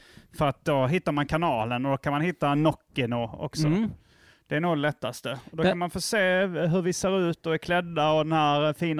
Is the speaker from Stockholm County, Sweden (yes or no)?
no; Lund, Skåne, Sweden; also born or lived in Järup / Malmö; jag växte upp i Lund och Järup och lite Malmö och sådär. Så då, under de åren när man började prata om sådana här grejer så var det väl Lund jag bodde i.